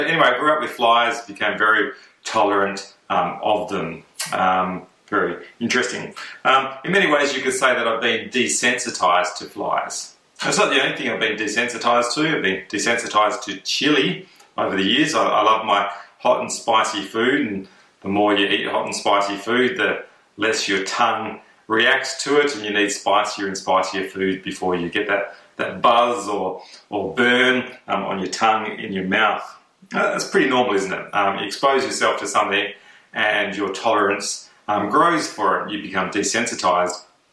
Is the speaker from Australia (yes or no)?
yes; Katanning, Western Australia, Australia; So I grew up in Katanning on a farm